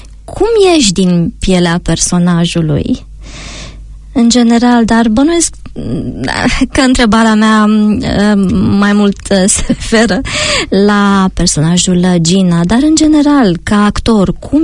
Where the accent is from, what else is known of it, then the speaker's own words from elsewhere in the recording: Romania; now in New Zealand; ca mulți din Noua Zeelandă, suntem prieteni, ne cunoaștem, suntem români